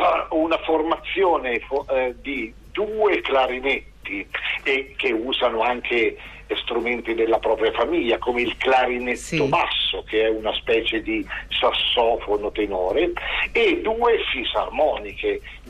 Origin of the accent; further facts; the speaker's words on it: Perugia, Umbria, Italy; sono perugino